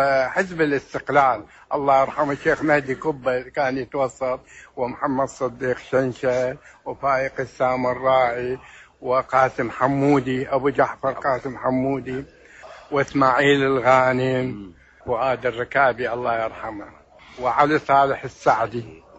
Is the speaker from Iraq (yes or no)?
yes; Iraq; وأنا أول عراقي يقبل اسمه دوليا في مكتب جنيف الدولي